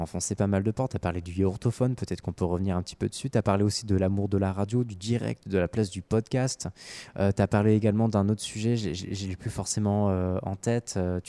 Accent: France; si je viens en tant que Français qui a un petit peu froid quand il fait 0 ou moins 1

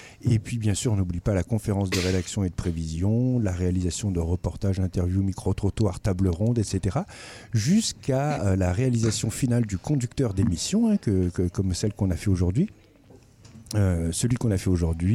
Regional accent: Fleury-les-Aubrais, Centre-Val de Loire, France; also born or lived in Nantes; j'ai 46 ans, je suis né à Nantes, j'ai grandi à Fleury-les-Aubrais.

